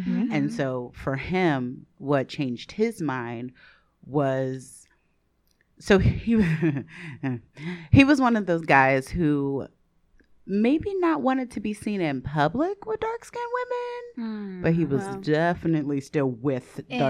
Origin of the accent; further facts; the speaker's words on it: Chicago, Illinois, United States; born there; which, side note, I was born in Chicago. Ain't nothing authentic or African about my black.